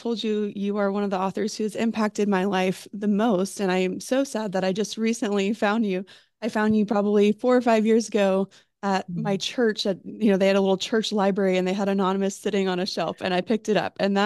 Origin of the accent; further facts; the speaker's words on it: Austin, Texas, United States; I grew up in Austin